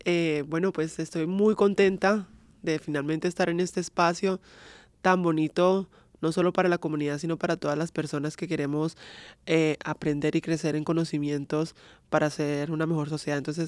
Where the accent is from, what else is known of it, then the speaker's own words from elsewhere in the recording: Colombia; now in Canada; Bueno, soy colombiana